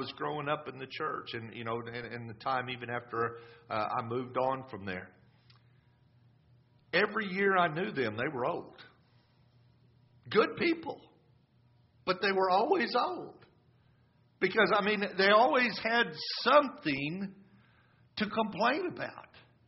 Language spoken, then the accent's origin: English; Noble, Oklahoma, United States; I remember growing up in the Lord's Church at Noble, I had some good people to look up to, some great examples. There was a family, there was a couple that lived down the road from me in the big town of Slaughterville, Oklahoma.